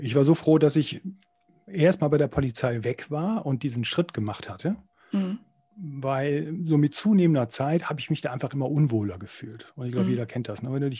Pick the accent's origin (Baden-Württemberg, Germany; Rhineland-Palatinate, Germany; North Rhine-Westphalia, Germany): North Rhine-Westphalia, Germany; Wuppertal; moved away as an adult; now in Cologne, Germany; Naja, also mittlerweile lebe ich in Köln. Mhm. Ich bin so Mitte 20 von Wuppertal nach Köln gezogen im Rahmen des Sportstudiums. Und ja, ich muss sagen, ich fühle mich mittlerweile mehr als Kölner, denn als Wuppertaler.